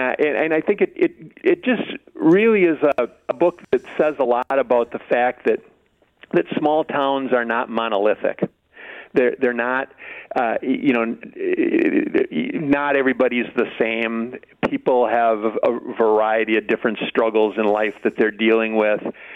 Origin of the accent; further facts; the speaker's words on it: United States; I grew up there. I grew up in Clark County.